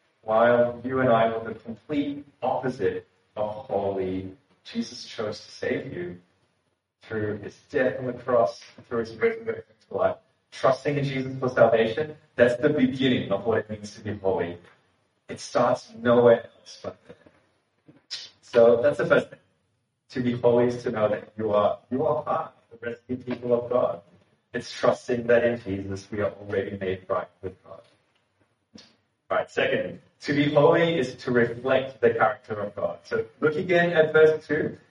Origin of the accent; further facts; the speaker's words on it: Singapore; I'd never heard of it before. I was from Singapore.